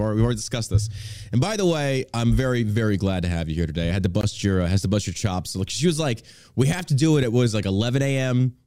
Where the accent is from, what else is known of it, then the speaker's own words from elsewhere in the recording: the South, United States; I'm from the South and I know this.